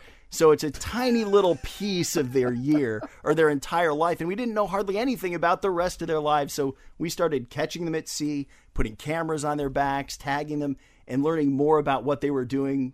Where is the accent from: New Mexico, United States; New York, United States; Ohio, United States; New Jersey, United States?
Ohio, United States; coming to the beach in Florida, even though I grew up in Ohio, I always wanted to be a marine biologist.